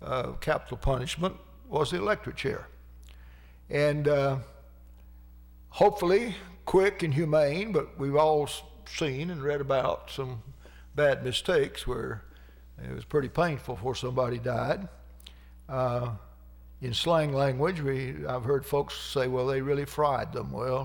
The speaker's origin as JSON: {"language": "English", "region": "Georgia", "country": "United States", "said": "And as bad as I hate to say it, it's my home state of Georgia."}